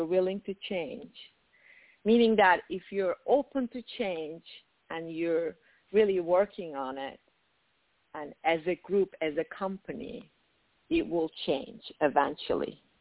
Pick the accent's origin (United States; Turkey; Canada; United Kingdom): Turkey; moved away; partly about growing up in Turkey, coming here